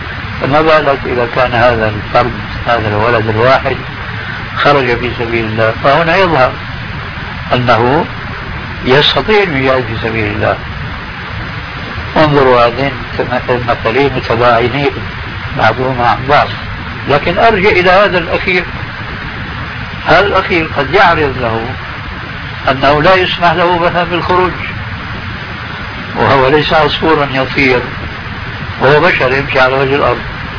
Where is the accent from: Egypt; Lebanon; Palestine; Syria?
Syria; كما يقولون عندنا في سوريا بيسند الحيطان.